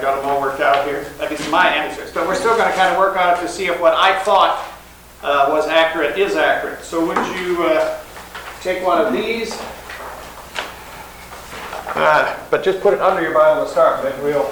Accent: St. Louis, Missouri, United States; I'm from St. Louis, Missouri, Illinois farm boy, ordained pastor in the ELCA.

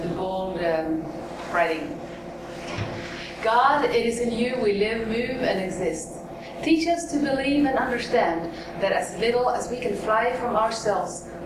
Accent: Norway; now in Idaho, United States; I'm a pastor in a small church up on the prairie in Idaho. I grew up in Norway

